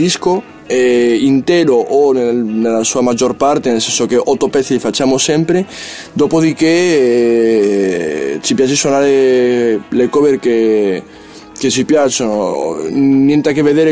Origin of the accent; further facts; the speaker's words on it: Ferrara, Emilia-Romagna, Italy; anche se di Ferrara sono solo io